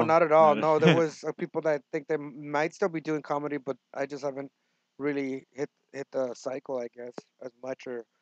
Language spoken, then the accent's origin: English; San Diego, California, United States; also born or lived in Tijuana, Mexico; I'm from San Diego, California, born in Tijuana. I am bilingual. I was raised here in the United States of America in the city of San Diego.